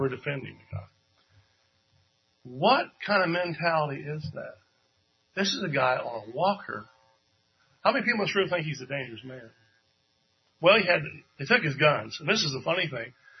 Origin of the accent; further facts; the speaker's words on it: Charlottesville, Virginia, United States; I'm from Charlottesville, Virginia.